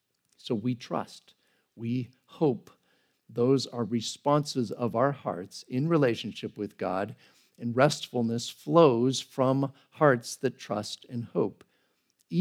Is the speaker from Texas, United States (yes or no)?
no; Oregon, United States; I grew up in the Pacific Northwest in Oregon